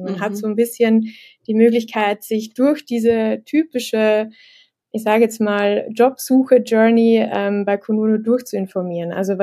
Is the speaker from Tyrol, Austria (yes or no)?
no; Vienna, Austria; Ich bin seit über 3 Jahren bei Kununu mittlerweile. Mhm. Ich bin in Wien, wie man es eventuell an meinem Akzent hören kann. Genau, lebe in Wien, arbeite in Wien hier bei Kununu